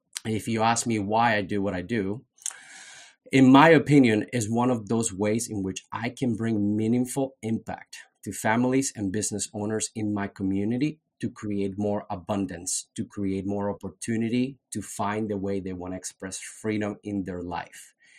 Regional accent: Colombia; now in United States; I'm a proud American. I am an immigrant. I was born and raised in Colombia.

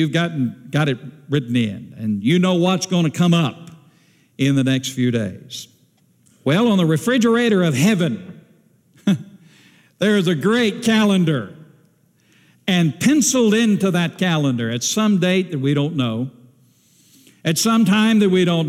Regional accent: Cordele, Georgia, United States; When I was growing up, I grew up in Antioch Baptist Church in outside of Cordell, Georgia.

